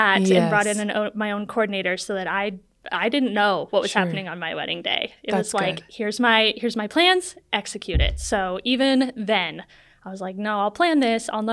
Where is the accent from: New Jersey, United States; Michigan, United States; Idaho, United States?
Idaho, United States; So I'm from North Idaho, born and raised here.